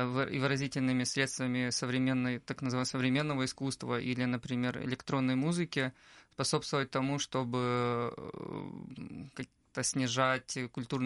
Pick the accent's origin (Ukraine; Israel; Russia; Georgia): Ukraine; Luhansk, Luhansk Oblast; мне было интересно экспериментировать вообще с социальной реальностью в родном городе.